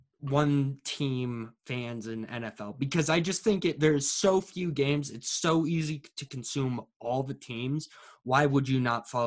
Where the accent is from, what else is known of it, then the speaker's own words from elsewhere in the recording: Salt Lake City, Utah, United States; I am from Salt Lake City, Utah, so close to Arizona.